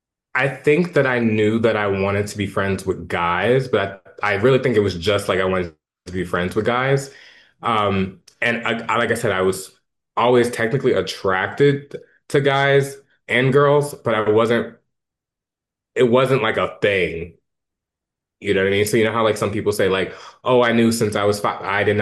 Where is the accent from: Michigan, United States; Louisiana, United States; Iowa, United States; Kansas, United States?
Louisiana, United States; New Orleans; So for me, growing up in New Orleans, and being raised as a Baptist, right? As a Black Latinx man, you're kind of always told not to necessarily be feminine in any way.